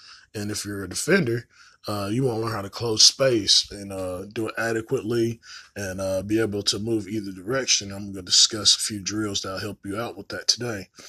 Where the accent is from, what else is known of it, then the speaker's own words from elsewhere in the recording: Morristown, United States; because I was from Morristown. They found out, and, well, that the end of that year. And I ended up coming back to Morristown